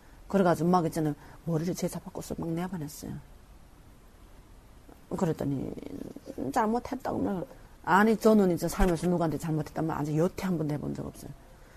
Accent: North Korea; also born or lived in China; 10년 했으니까 중국에서. 근데 우리는 북한 사람이길래

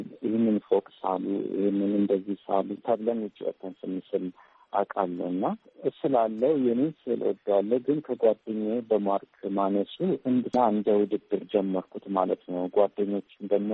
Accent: Addis Ababa, Ethiopia; born there; የተወለድኩት እዚሁ አዲስ አበባ ፒያሳ ዶሮ ማነቂያ የሚባል አካባቢ ነው። በሀገር ፍቅርና በዶሮ ማነቂያ ያለ ትንሽ ሰፈር ነው። ሹፌር ሰፈር ይባላል።

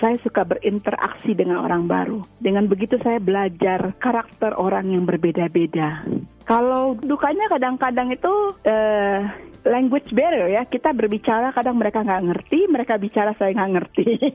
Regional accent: Indonesia; Kita orang Indonesia, kita yakin bahwa kita punya kualitas tersendiri

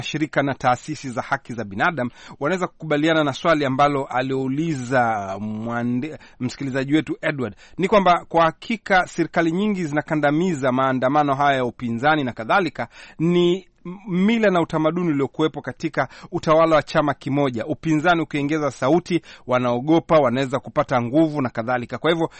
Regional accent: Vikokotoni, Zanzibar, Tanzania; born there; Ah, basi mimi ni Vikokotoni Zanzibar. Kwa hivyo nimezaliwa Vikokotoni Zanzibar na wazazi wangu ni wa kutoka Komoro. Kwa hivyo lazima nitakuwa ni mzaliwa wa Vikokotoni nafikiri. Lakini asili yangu hapa mimi nitasema ni asili ya Kikomoro.

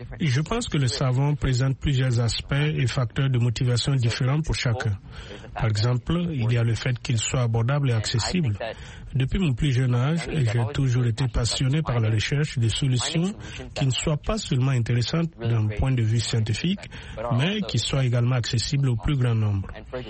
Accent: Ethiopia; comme je l'ai dit plus tôt à propos de mon enfance en Éthiopie

